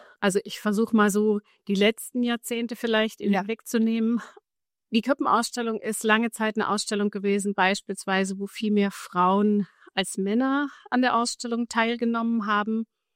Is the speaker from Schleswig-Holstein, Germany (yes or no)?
yes; Schleswig-Holstein, Germany; Also ich bin ja aufgewachsen in Schleswig-Holstein und komme aus einem sozusagen lutherischen Haus.